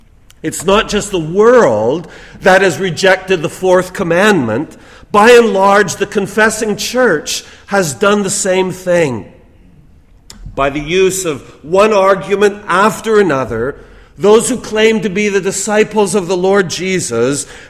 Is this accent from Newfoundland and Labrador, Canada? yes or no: no; Toronto, Ontario, Canada; I well remember growing up in Toronto, and there were still blue laws in effect.